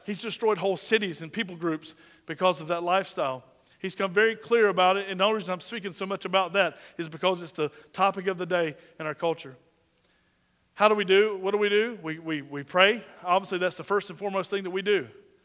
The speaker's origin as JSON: {"language": "English", "country": "United States", "said": "And if you haven't done that, you haven't done your responsibility as an American, and I believe as a Christian that's free in this nation"}